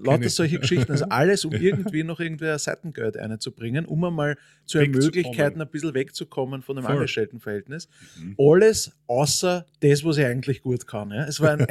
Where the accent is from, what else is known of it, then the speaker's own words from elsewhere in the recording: Vienna, Austria; war ich zum ersten Mal, auch wenn es jetzt blöd klingt, als Wiener spazieren am Zentralfriedhof.